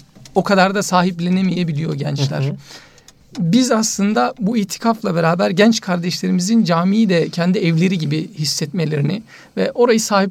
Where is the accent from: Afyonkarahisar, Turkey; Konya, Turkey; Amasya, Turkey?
Konya, Turkey; ben Konyalıyım Konya'da girmiştim. Bütün Konya manzarasını görmüştüm.